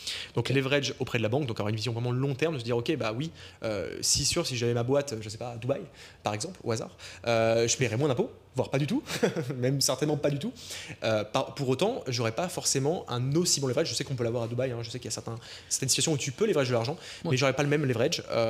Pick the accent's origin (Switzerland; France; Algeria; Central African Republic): France; Lyon, Auvergne-Rhône-Alpes; moi je vis en France. Alors, moi je vis dans le sud de la France maintenant, sur la côte d'Azur, donc un très bel endroit. Je suis pas d'ici, moi je suis de Lyon à la base.